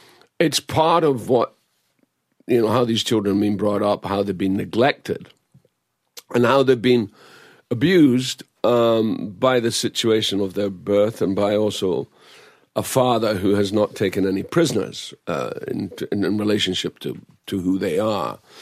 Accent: Dundee, Scotland, United Kingdom; Yes, Dundee, Scotland. And I said, but that's where I'm born. You know, that's my hometown.

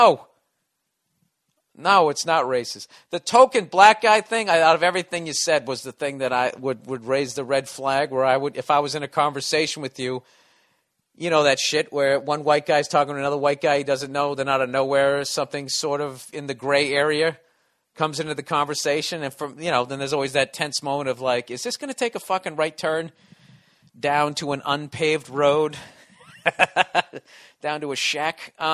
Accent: the South, United States; What are you asking me? Because I'm from the South?

